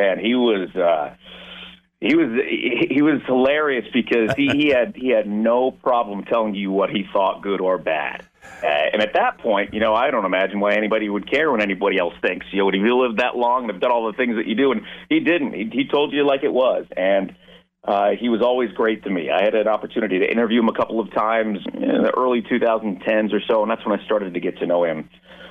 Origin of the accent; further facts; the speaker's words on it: East Coast, United States; now in Portland, United States; I grew up on the East Coast. I did not grow up a Trailblazers fan, but I've been in Portland for over 20 years now.